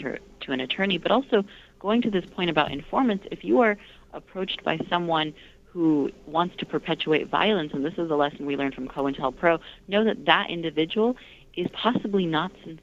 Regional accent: United States; we've got it bad in the U.S. as American Muslims

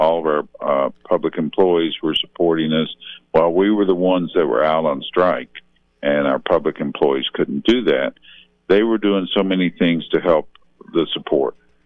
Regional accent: West Virginia, United States; I grew up in Wyoming County. It's our heritage that when you're wrong to a point, that's the course of action you take.

